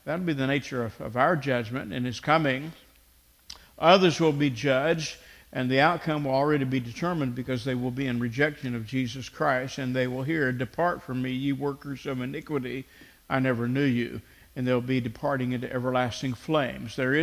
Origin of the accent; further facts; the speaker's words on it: the South, United States; I had the experience, the luxury of growing up in the South most of my days